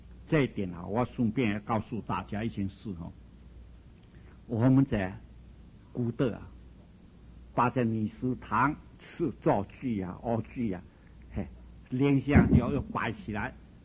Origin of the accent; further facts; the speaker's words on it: China; 在我们中国人啊修不是修不起来